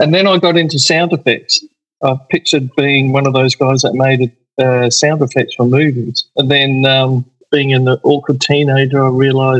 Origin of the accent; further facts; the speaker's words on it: Adelaide, South Australia, Australia; I was born here in Adelaide. I tell people I was born on the beach, which is not too much of a lie, but I was born on the Lefevre Peninsula. There was a hospital there that is now a nursing home. Port boy, born and bred.